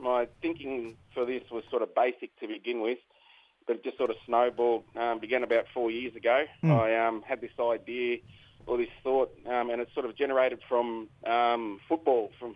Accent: Shepparton, Victoria, Australia; I'm Yorta Yorta Wamba Wamba man. I'm from Shepparton in the Goulburn Murray region, Victoria.

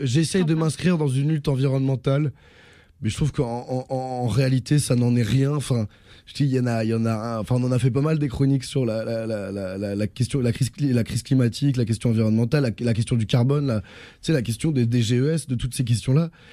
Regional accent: France; la taxe carbone, moi je viens de France

